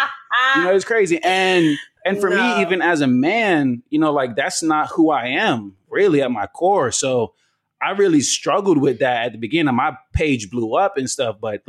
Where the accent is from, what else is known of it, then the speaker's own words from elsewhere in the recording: Nigeria; Yeah. That's where I'm from.